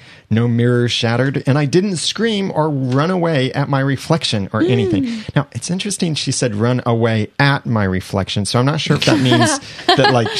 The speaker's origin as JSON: {"language": "English", "country": "Canada", "said": "I am Canadian, for one, and am quite a nice person, if I do say so myself."}